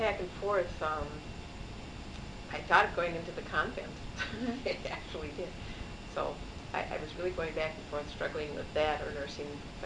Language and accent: English; Appleton, Wisconsin, United States; I was born in Appleton, Wisconsin, and spent my whole life there until I went to nursing school at Mount Sinai in Milwaukee.